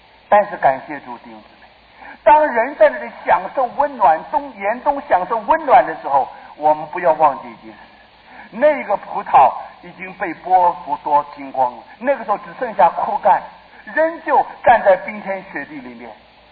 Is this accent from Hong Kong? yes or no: no; Taipei, Taiwan; 我到了台北，到了现在还是会迷路，虽然我在这里长大的，但是很多地方还是不认得，